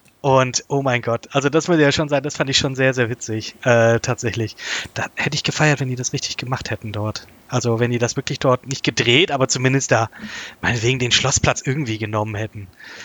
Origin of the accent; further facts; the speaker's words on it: Stuttgart, Baden-Württemberg, Germany; da saß ich im Kino, ich als Stuttgarter